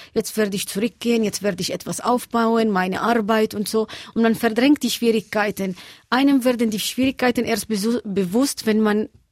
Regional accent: Bethlehem, West Bank, Palestine; ich komme aus Bethlehem und man ist stolz, in Bethlehem zu sein.

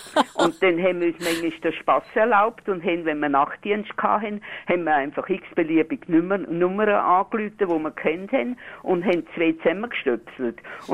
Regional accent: Austria; Ich bin im Österreich aufgewachsen und wir haben mit 10 Jahren schon Englisch gelernt.

